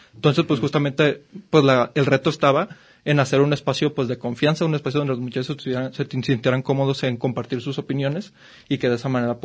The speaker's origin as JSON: {"language": "Spanish", "country": "Mexico", "said": "el exterior nos percibió como mexicanos"}